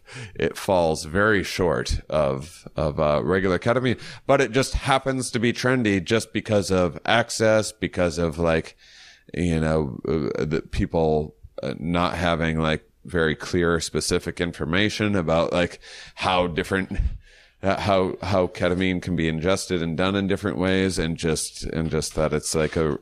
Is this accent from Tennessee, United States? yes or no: no; Wisconsin, United States; Yeah, I'm from Wisconsin. I love bland food.